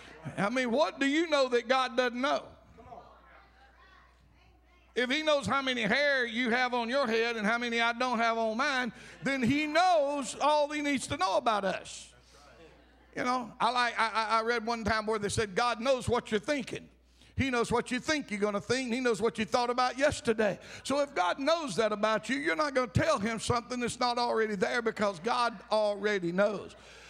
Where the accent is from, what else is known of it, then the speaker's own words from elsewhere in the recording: Alabama, United States; Now, since I was raised on the Sipsy Swamp, I know swamps.